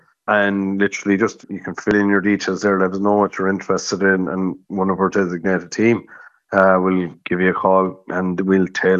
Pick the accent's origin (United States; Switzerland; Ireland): Ireland; Galway, Connacht; I'm from Galway myself